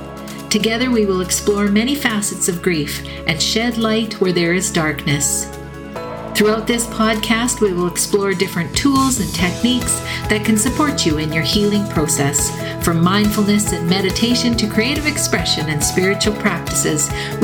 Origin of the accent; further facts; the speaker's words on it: Canada; I'm Canadian.